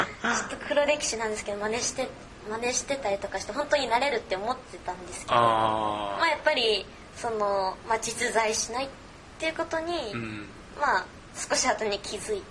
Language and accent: Japanese; Noboribetsu, Hokkaido, Japan; now in Tokyo, Japan; 北海道の登別というところなんですけど、田舎です。